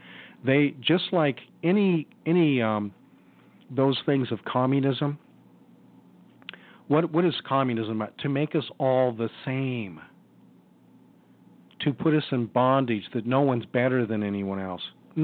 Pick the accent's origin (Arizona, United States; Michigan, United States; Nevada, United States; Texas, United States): Arizona, United States; Tempe; because I was raised in Tempe, lived in Mesa